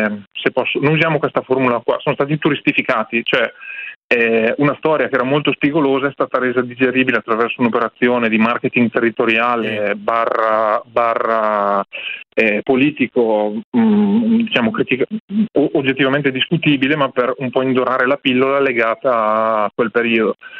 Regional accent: Lombardy, Italy; quando ci chiedono da dove venite, dobbiamo sempre dirgli da vicino a Salò e fare il sorrisino.

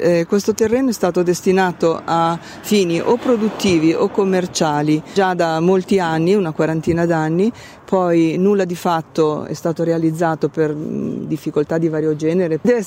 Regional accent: Bollate, Lombardy, Italy; faccio parte del comitato Data Center No Grazie. Sono di Bollate

